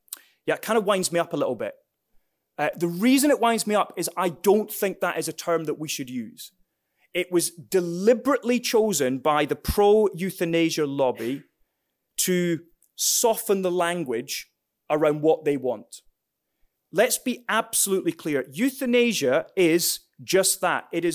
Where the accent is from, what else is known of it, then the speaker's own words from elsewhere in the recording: Scotland, United Kingdom; I'm from Scotland, yeah.